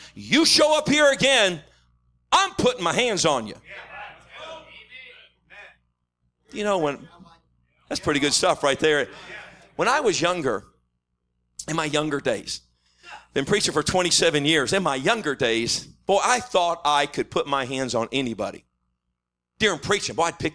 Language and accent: English; Texas, United States; Now, I'm from Texas.